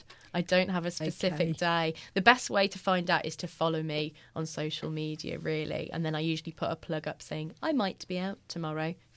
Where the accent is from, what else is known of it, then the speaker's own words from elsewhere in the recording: Chester, North West England, United Kingdom; now in Lincolnshire, United Kingdom; So I was born in Chester. So from Cheshire. I'm a Cheshire girl, really.